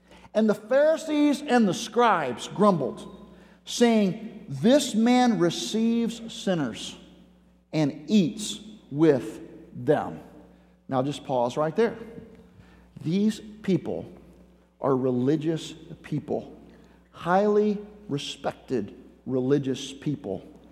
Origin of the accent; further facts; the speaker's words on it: Florida, United States; I am from South Florida. I live in West Palm Beach, Florida.